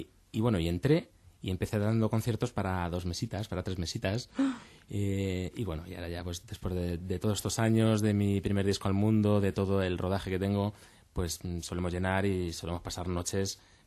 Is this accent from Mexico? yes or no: no; Madrid, Community of Madrid, Spain; yo soy un cantante madrileño, nacido en Madrid, me crié aquí